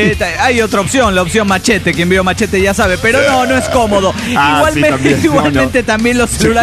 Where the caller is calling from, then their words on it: Guerrero, Mexico; de Guerrero, México.